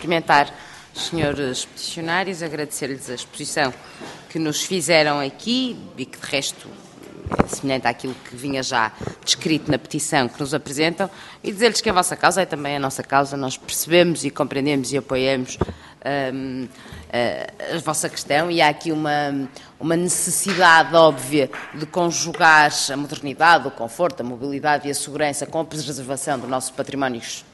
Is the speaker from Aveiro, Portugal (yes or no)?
no; Guimarães, Braga, Portugal; Eu sou de Guimarães e há grandes calçadas em Guimarães